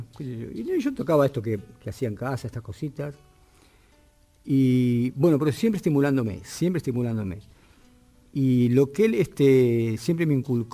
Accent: Necochea, Buenos Aires Province, Argentina; Yo hice mi infancia la pasé en Necochea, en realidad viví en Necochea.

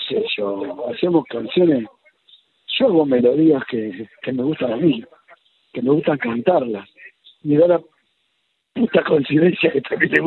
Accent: Argentina; somos campeones del mundo todos los argentinos.

